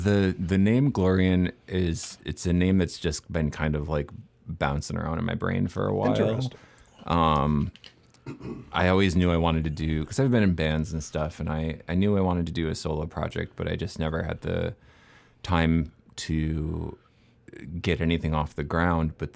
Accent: New York, United States; now in Baltimore, United States; I'm from Western New York, yep. but I've lived in Baltimore for like 15 years.

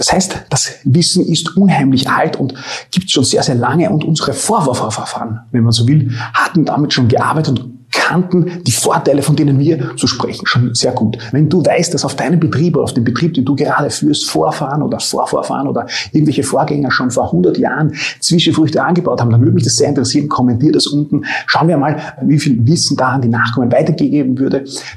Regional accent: Austria; zumindest bei uns in Österreich bemerkenswert

